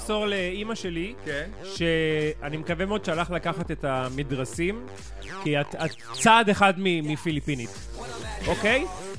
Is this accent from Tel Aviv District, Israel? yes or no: yes; Holon, Tel Aviv District, Israel; also born or lived in Bat Yam; וריגשת אותי, והזכרת לי את הילדות שלי בבת ים, כשאכלתי חמציצים שכלב השתין עליהם רגע לפני.